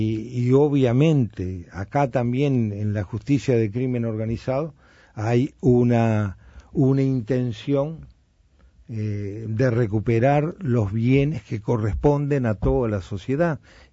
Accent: Rivera, Uruguay; Soy de Rivera.

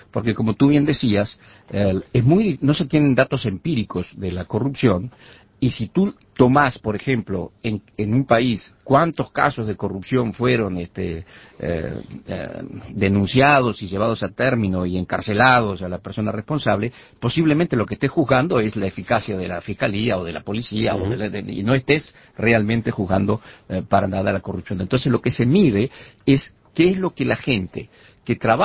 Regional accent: Uruguay

